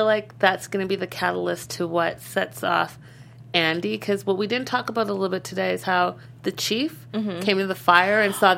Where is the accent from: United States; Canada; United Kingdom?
Canada; I'm from Canada. I think we say things a little differently.